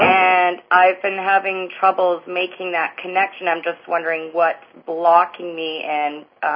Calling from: Hope, British Columbia, Canada; Hope, British Columbia.

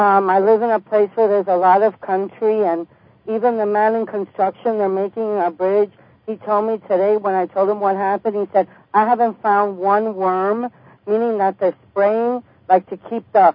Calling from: New York, United States; I'm calling from upstate New York.

